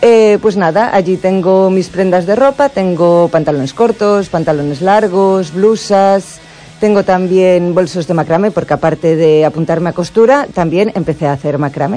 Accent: Allariz, Galicia, Spain; Sí, yo soy orensana de Allariz.

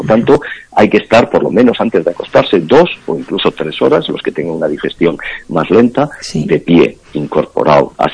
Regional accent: Galicia, Spain; comen las vacas en Galicia, que es mi tierra

